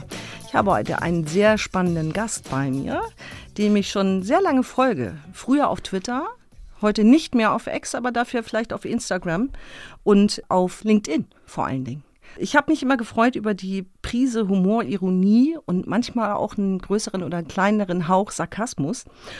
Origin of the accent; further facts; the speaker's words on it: Hamburg, Germany; born there; Ich bin gebürtige Hamburgerin